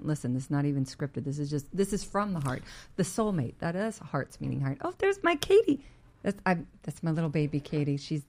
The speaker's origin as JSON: {"language": "English", "region": "Texas", "country": "United States", "said": "I'm from Texas."}